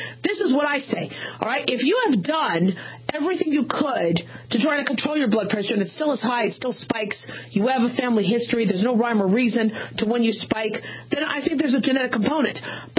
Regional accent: Phoenix, Arizona, United States; I grew up in Phoenix in the desert. A lot of Black Widows, scared to death of Black Widows.

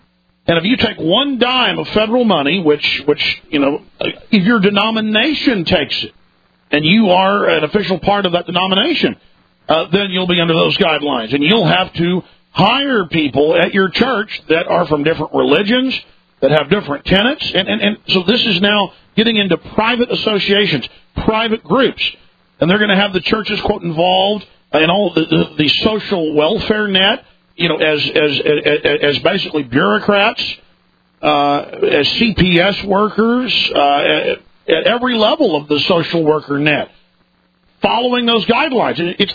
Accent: Texas, United States; See, just like Bush came to Texas and acts like one of us.

